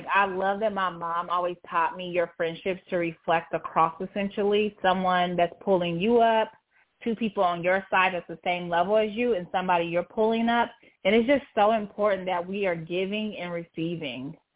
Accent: Oregon, United States; now in Dallas, United States; I am originally from Oregon. And I'm living in Dallas, Texas now. I've been here about 16 months

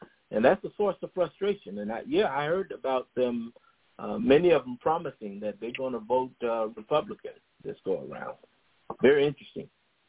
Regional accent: Chicago, Illinois, United States; I'm originally from Chicago and I still got family there.

